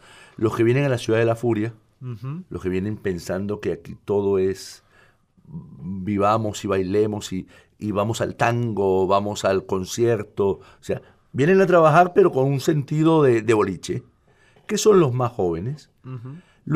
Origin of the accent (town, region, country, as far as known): Venezuela; moved away